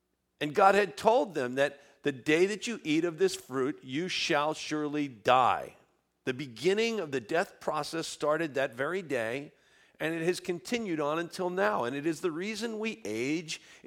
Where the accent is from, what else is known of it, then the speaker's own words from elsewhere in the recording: Ireland; You know, Irish people are, I'm Irish, so I know.